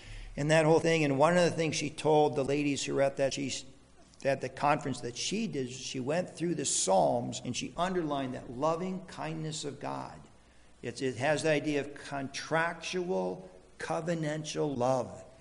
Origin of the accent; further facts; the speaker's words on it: Minnesota, United States; You know, growing up in Minnesota, I really enjoy the intensity of the summer sun.